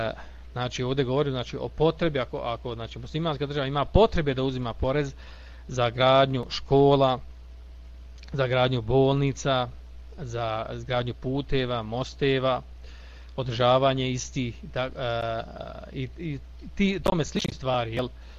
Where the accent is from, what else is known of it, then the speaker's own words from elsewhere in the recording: Bosnia & Herzegovina; porezi koji postoje danas na zapadu i koji postoji kod nas u Bosni